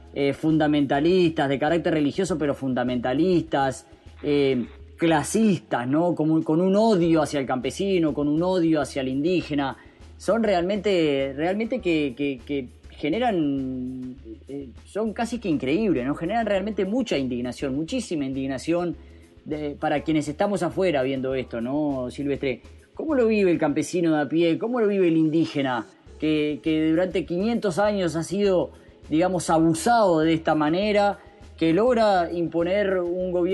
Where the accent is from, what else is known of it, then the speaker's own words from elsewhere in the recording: Uruguay; Como uruguayo realmente siento vergüenza, indignación, rabia